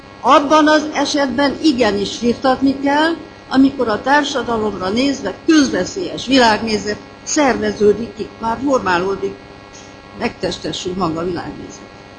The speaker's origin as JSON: {"language": "Hungarian", "country": "Romania", "said": "fontos volt, hogy én magyar vagyok Romániában"}